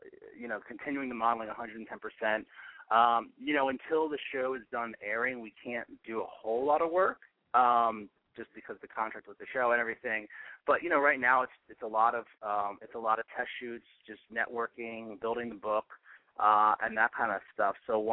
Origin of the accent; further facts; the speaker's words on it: East Coast, United States; And you know, when I go back east, I'm from the East Coast originally